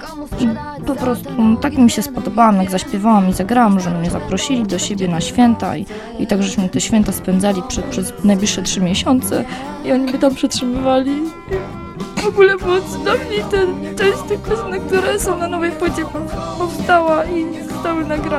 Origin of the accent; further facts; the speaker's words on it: Tarnowskie Góry, Silesian Voivodeship, Poland; wcześniej grałam w zespole w Tarnowskich Górach, skąd pochodzę